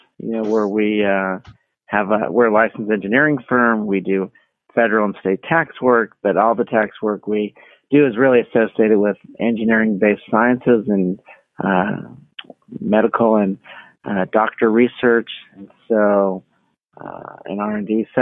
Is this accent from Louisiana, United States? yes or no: no; Miami, Florida, United States; now in Palm Beach, United States; I live in Palm Beach now, so I'm not too far from where I grew up in Miami.